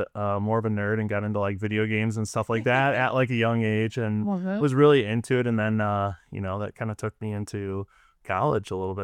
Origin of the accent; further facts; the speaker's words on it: Toledo, Ohio, United States; So I've always born and raised in Toledo, Sylvania. Went to elementary at Maplewood or Highland, and Maplewood got redistricted.